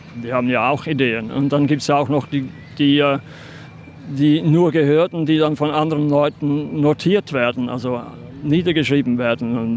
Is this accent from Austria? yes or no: no; Switzerland; also zum Beispiel in Österreich jodelt man ganz anders als bei uns in der Schweiz.